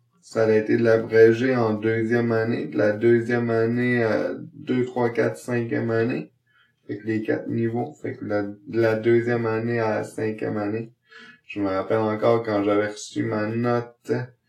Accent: Quebec, Canada; Moi, je suis né à Québec. Par contre, je viens de la... Ben, je viens puis je reste encore là. Dans la région de Charlevoix.

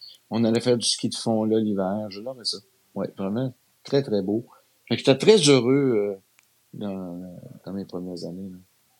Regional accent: Quebec, Canada; j'ai grandi à Pessiville. Là. Les Anglais étaient loin. J'ai pas joué avec les petits Anglais dans la ruelle, moi.

